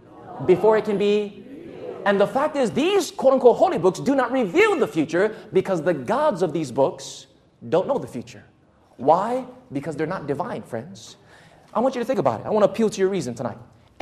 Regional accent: Waianae, Hawaii, United States; born or raised there

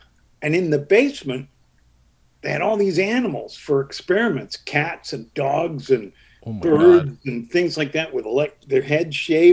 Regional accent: Canada; I'm a Canadian. I'm not even from this country.

